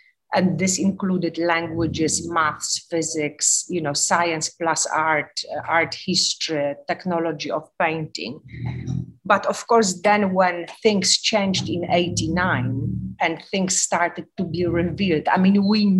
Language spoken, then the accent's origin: English; Poland; English is a second language; So paradoxically, I do have very good memories of living in Poland and my childhood.